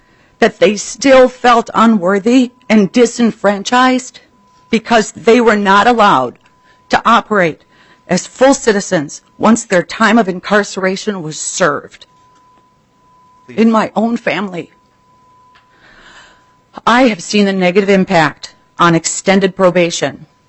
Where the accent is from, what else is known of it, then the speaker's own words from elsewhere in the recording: Red Wing, Minnesota, United States; I grew up in a rural community and have lived in Red Wing for more than 2 decades.